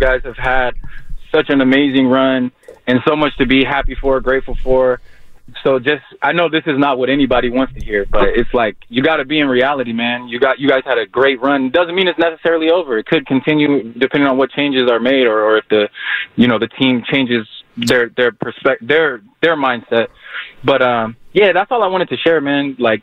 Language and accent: English; Denver, Colorado, United States; So I grew up in Denver. I've been in the Bay Area for the past like 15 years, but I grew up in Denver.